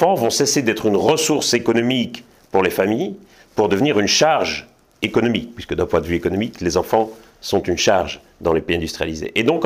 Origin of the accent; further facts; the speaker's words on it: Belgium; now in Paris, France; je suis chercheur, je suis père de 3 enfants, je suis né en Belgique, j'habite à Paris depuis 2007. Je pense que je me fais aisément passer pour un Français.